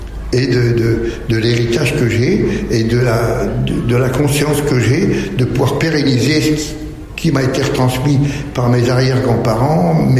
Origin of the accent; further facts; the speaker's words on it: Paris, Île-de-France, France; Et donc, je viens de Paris